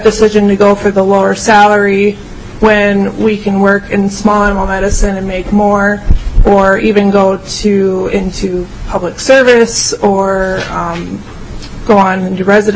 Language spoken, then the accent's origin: English; Albany, Minnesota, United States; I am originally from Albany, Minnesota, Central.